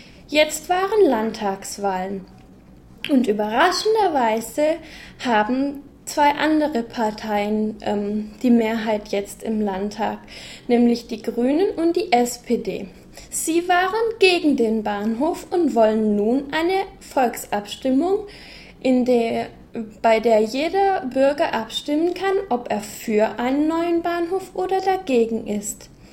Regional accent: Stuttgart, Baden-Württemberg, Germany; Ich komme aus Stuttgart.

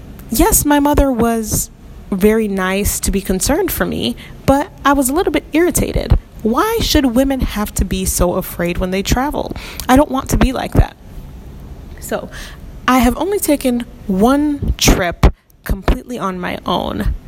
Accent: Illinois, United States; places that were really close to my home state, Illinois

